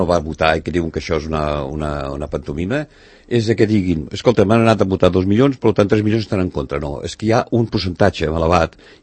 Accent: Catalonia, Spain; per poder exercir els meus drets com a català.

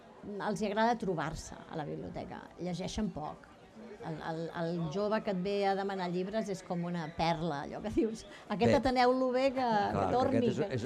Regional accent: Barcelona, Catalonia, Spain; jo vinc de la Bona Nova.

